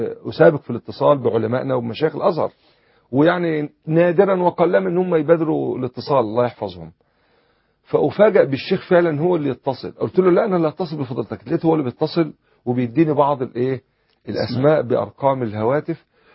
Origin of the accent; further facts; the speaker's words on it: Damietta, Damietta Governorate, Egypt; يعني مع مسجدنا في دمياط كبير ونفس التفصيلة بالضبط